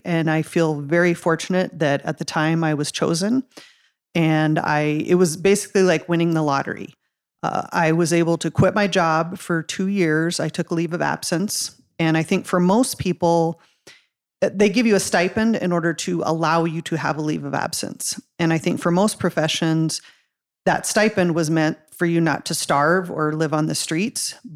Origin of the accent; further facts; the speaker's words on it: South Dakota, United States; growing up in South Dakota, doing all of my education here, I wasn't sure I was prepared for that.